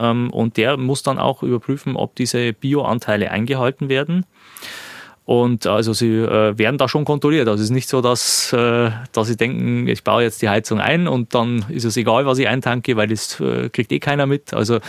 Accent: Neustadt an der Waldnaab, Bavaria, Germany; bei uns in Neustadt zum Beispiel, wo ich herkomme, Neustadt an der Waldnaab

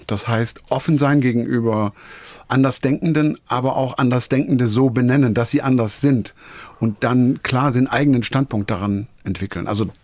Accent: Rhineland, Germany; Und ich bin eben groß geworden in Rheinland.

